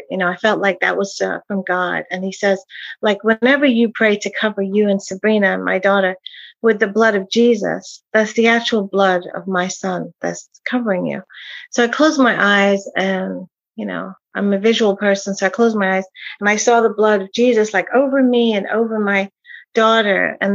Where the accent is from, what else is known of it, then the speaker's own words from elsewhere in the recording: England, United Kingdom; now in United States; I grew up in England. My parents are from Guyana, which is in South America, from Indian heritage. Got married in America